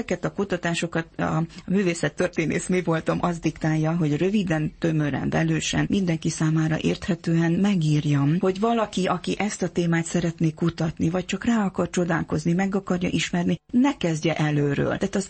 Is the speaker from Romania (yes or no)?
yes; Székely Land, Romania; Tekintve, hogy én egy hagyományőrző családból származom, Székelyföldről, ahol igenis fontos volt a magyar néphagyomány, hiszen apai ágról mindenki fazekassággal foglalkozott